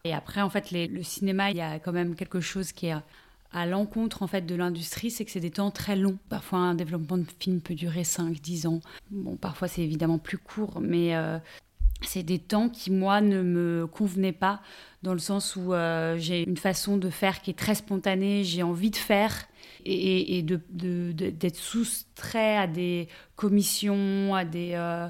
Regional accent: Paris, Île-de-France, France; Je suis née à Paris, même si je me sens en Corse, c'est des racines qui sont très importantes. Et j'ai évolué à Paris

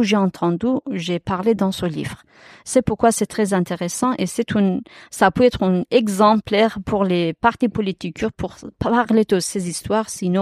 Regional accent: Iran; French is a second language; comme on est Kurde d'Iran

